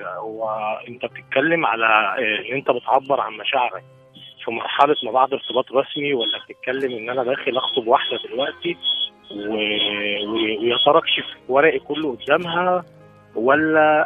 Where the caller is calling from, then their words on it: Beni Suef, Beni Suef Governorate, Egypt; انا بكلمك من بني سويف